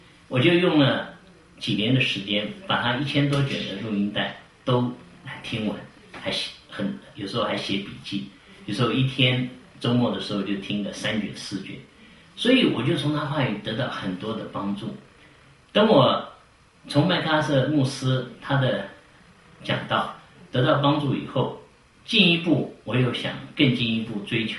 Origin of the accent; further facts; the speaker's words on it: Taiwan; 我是从小在台湾信主